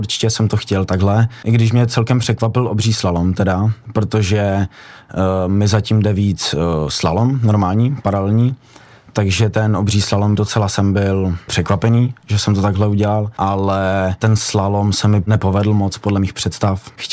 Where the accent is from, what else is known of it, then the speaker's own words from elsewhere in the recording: Ostrava, Moravian-Silesian Region, Czechia; Já jsem z Ostravy, takže v Beskydech hodně, no, jsme jezdili.